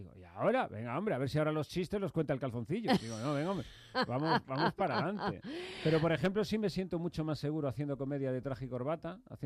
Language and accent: Spanish; Galicia, Spain; yo creo que eso tiene mucho que ver con que soy gallego.